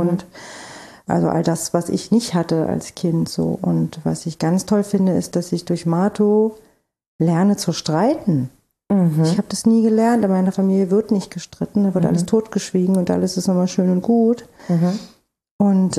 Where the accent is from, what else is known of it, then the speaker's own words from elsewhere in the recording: East Germany, Germany; ich bin in der DDR groß geworden. Meine Eltern, als die Wende kam, war ich 9.